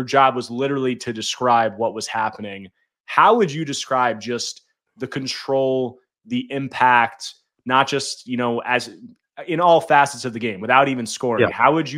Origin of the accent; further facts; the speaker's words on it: New Jersey, United States; And, you know, I grew up in New Jersey. It predates me a little bit. I was born in 98